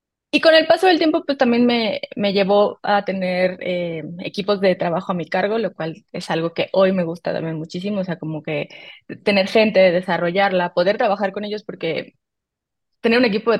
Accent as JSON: {"language": "Spanish", "town": "Guadalajara", "region": "Jalisco", "country": "Mexico", "lives_now": "Mexico City, Mexico", "said": "Yo soy de Guadalajara, igual que ustedes, pero vivo en Ciudad de México ya desde hace como 10 años"}